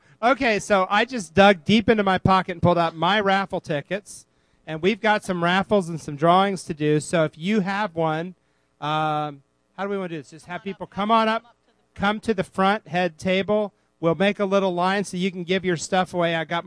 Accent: Phoenix, Arizona, United States; You know, I'm from Phoenix, it's all the damn same to me.

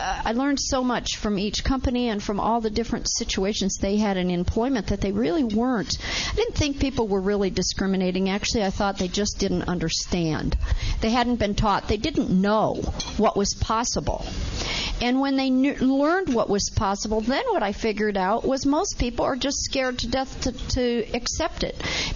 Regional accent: Ohio, United States; born there; I was born in Ohio in a really small town that had no specialized anything, and my parents were very innovative.

